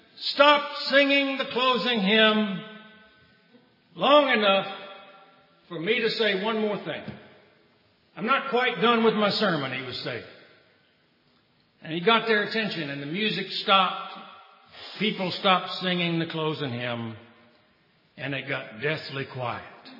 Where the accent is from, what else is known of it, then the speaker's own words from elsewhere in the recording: Mississippi, United States; Reminds me of a little town not far from the town I grew up in South Mississippi.